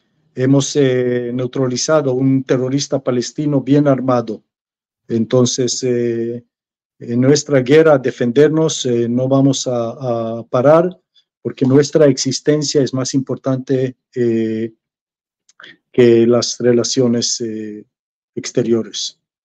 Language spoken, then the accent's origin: Spanish; Israel; 99% de mi pueblo en Israel comparten